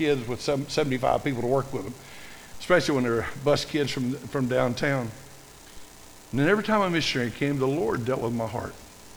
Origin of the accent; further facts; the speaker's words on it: Tennessee, United States; I'm from Tennessee Hills, and I don't know nothing.